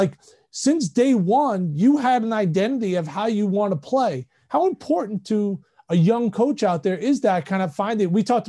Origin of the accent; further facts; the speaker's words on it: Queens, New York, United States; Now that's near and dear to my heart because I grew up in Queens, so I followed those teams.